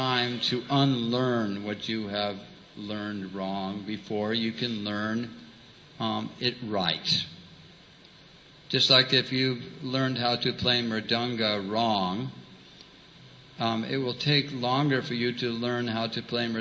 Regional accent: United States; born there; Now, I was born in the West, and in the very prestigious and exalted country called America.

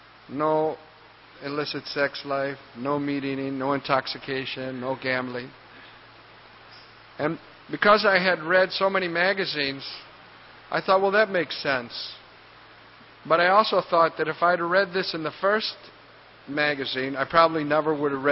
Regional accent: St. Louis, Missouri, United States; He closed Cleveland, he closed St. Louis, and I was from St. Louis.

